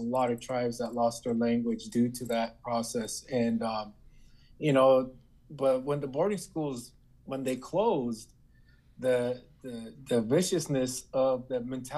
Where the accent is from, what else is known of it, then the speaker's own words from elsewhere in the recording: United States; when people think about cowboys, they don't think about us as American Indian folks being that as well.